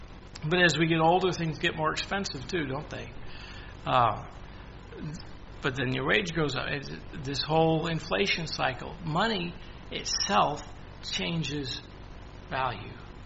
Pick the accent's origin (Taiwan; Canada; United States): Canada; growing up in Canada and having most of our family in the States, we watched the dollar exchange all the time.